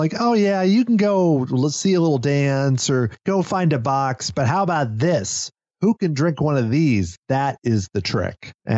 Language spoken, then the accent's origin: English; United States; And this is totally not a good way to approach the Yukon as someone from the U.S.